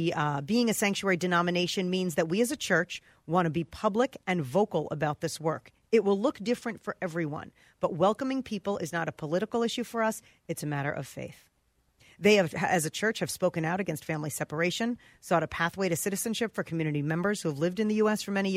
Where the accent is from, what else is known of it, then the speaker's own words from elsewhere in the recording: New Jersey, United States; I think this guy echoes everything that we grew up with in New Jersey.